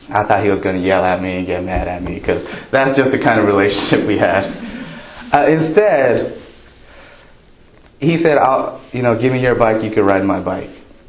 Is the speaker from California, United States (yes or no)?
yes; California, United States; But for me, growing up in SoCal, you know, that was torture.